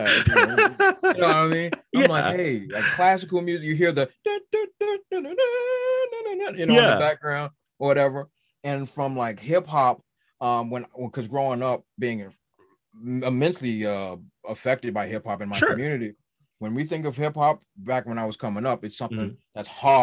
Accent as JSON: {"language": "English", "town": "Washington", "region": "District of Columbia", "country": "United States", "said": "A little background. I'm from Washington, D.C."}